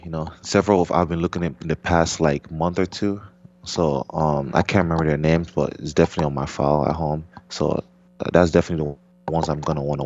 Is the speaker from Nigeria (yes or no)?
yes; Nigeria; English is a second language; I played soccer growing up in Nigeria. That's the major sport over there.